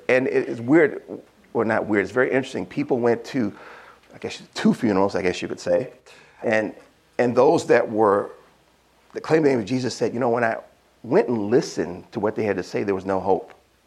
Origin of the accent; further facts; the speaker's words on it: Saginaw, Michigan, United States; I'm from Saginaw, Michigan. There's plenty of churches in Saginaw, Michigan.